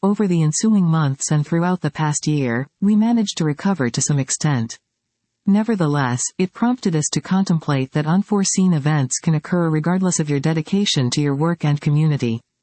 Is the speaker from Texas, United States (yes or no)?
yes; McAllen, Texas, United States; I never identify myself as being solely from McAllen, I proudly say I'm from the Rio Grande Valley, or I mention the area code, 956.